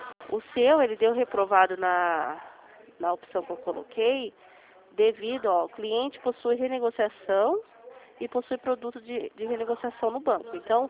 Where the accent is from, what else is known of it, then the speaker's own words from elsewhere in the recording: Limeira, São Paulo, Brazil; sou de Limeira.